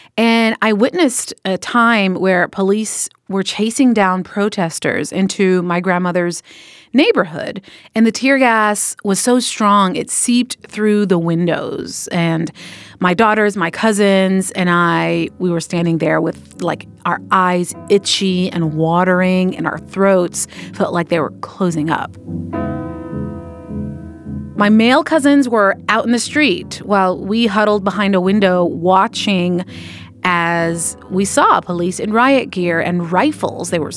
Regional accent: Sudan; now in United States; turmoil happening in my home country of Sudan.

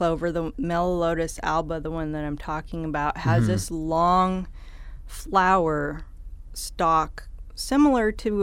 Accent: Homer, Alaska, United States; also born or lived in Anchor Point; I grew up in Homer and Anchor Point. My dad owns the Anchor Point greenhouse

